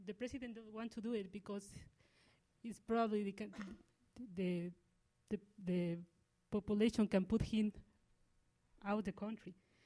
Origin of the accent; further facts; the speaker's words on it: Ecuador; English is a second language; Well, I come from Ecuador, and in the 2000 years, we changed to the dollarization.